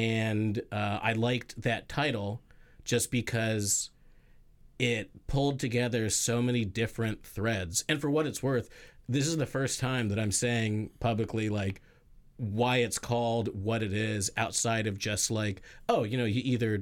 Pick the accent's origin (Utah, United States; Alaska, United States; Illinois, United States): Alaska, United States; Manley Hot Springs; Our neighbor growing up in Manly Hot Springs was Joey Reddington Jr., who was the son of Joey Reddington, who founded the Iditarod dog sled race in Alaska.